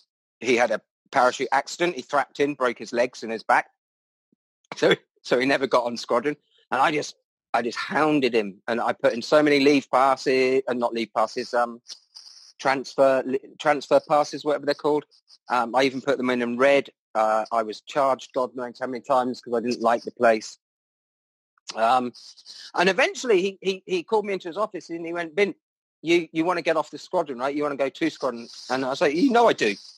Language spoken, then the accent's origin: English; Reading, South East England, United Kingdom; Greenham Common's near Newbury, and I grew up in Reading, which is 10, 15 miles down the road.